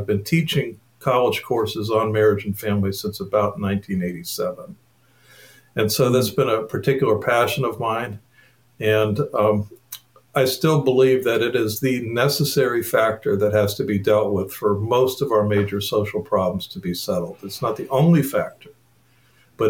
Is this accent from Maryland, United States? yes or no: yes; Maryland, United States; also born or lived in overseas; We were overseas for part of my childhood, but I grew up first in PG County and then in Montgomery County, Maryland. Large family.